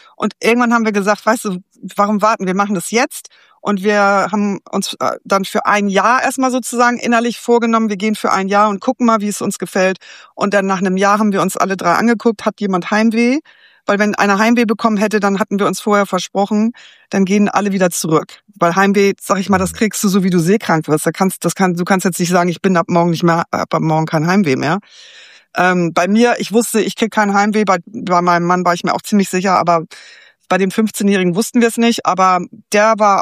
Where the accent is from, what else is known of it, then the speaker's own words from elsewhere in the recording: Hamburg, Germany; Also ich liebe meine alte Heimat. Also Hamburg ist wirklich eine wunderschöne Stadt